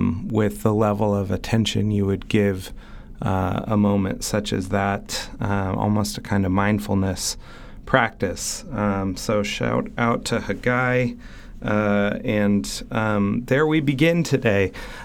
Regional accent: Berkeley, California, United States; And certainly one could insert a joke there that's totally fair and probably true about growing up in Berkeley.

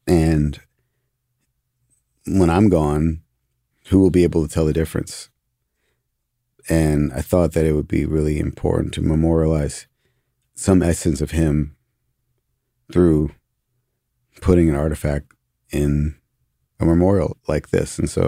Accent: New York, United States; also born or lived in Washington, D.C.; I went to high school in D.C. I grew up in New York, but I went to high school in D.C.

